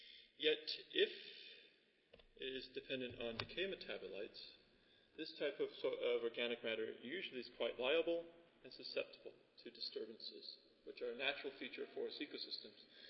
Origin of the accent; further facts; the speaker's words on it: California, United States; now in Freiburg, Germany; I work at the University of Freiburg in southwest Germany. You may not notice a German accent in my speech. That's because I'm born and raised in California